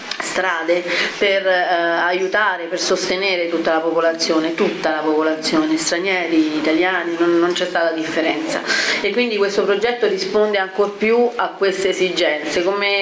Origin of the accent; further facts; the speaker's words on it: Capestrano, Abruzzo, Italy; io sono abruzzese fra le righe, e mio padre è di Fagnano Alto, io sono nata a Capestrano